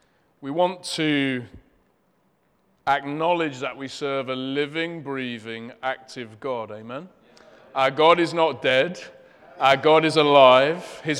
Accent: Leicester, East Midlands, United Kingdom; accent: Leicester; I know my Leicester accent makes it sound like an axe that you're going to chop something

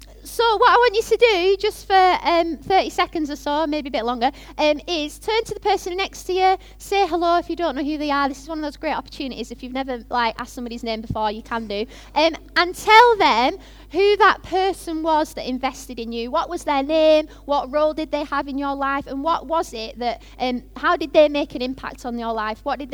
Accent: Bolton, North West England, United Kingdom; But I'm a Bolton lass. I grew up in Bolton. I live in North Bolton near Mossbank Park.

